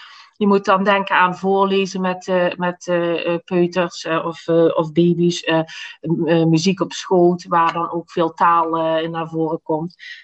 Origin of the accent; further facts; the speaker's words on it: Maasgouw, Limburg, Netherlands; ik kom niet uit Valkenburg oorspronkelijk. Ik kom uit Maasgouw. Daar ben ik woonachtig op het moment.